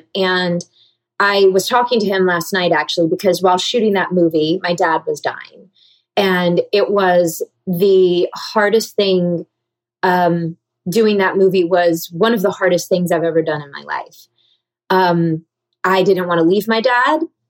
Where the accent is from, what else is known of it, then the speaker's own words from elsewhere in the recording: the South, United States; Especially growing up in the South, because, you know, it seems very clear that like a lot of people raise their daughters to be these princesses